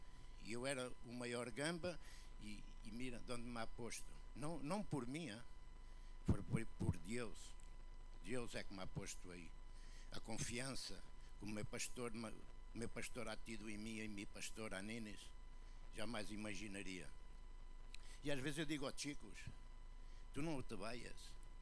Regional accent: Lisbon, Portugal; now in Porto, Portugal; Sou de Lisboa, mas vim para o Porto, atirado aí.

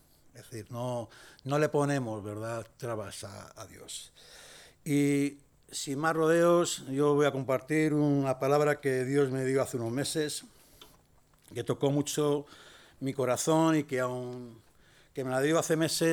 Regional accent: Madrid, Community of Madrid, Spain; aunque yo vengo de Madrid, como ha dicho ahora Valentín, he estado aquí 11 años y medio.

